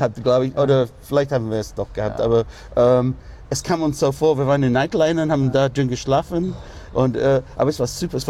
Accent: Manchester, North West England, United Kingdom; German is a second language; Ja, und ganz viel andere super Musik aus Manchester, ja. Aus meiner Heimatstadt.

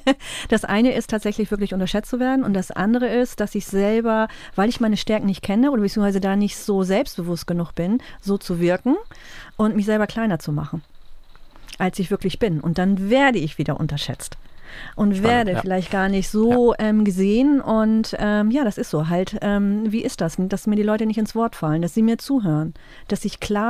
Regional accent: Schleswig-Holstein, Germany; ich bin ja aus Dithmarschen nicht rausgekommen.

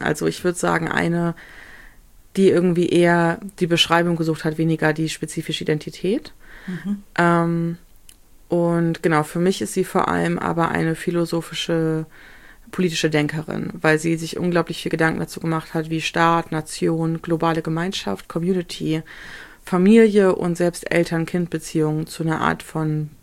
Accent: Bremen, Germany; ich bin halt in Bremen zur Schule gegangen, als der PISA-Test war, auf die Kornstraße.

